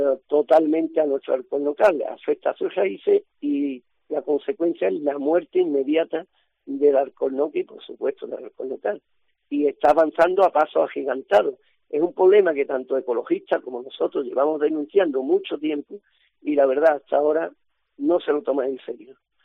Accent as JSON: {"language": "Spanish", "town": "Jimena de la Frontera", "region": "Andalusia", "country": "Spain", "said": "ha llegado a las puertas de Jimena, yo soy de Jimena de la Frontera, y a las puertas de Alcalá"}